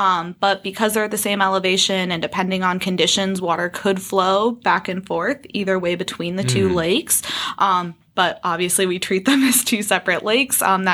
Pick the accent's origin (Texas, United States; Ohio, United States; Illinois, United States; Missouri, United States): Ohio, United States; Yes, I am. So born and raised in Northeast Ohio.